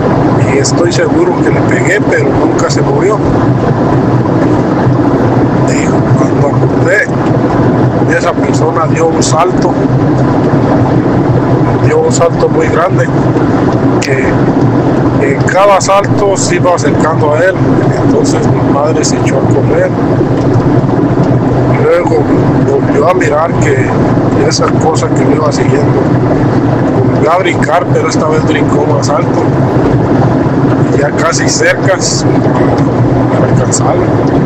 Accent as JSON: {"language": "Spanish", "town": "Pénjamo", "region": "Guanajuato", "country": "Mexico", "said": "Nosotros somos de la Sierra de Pénjamo y allí hay una barranca cerca de donde vivimos"}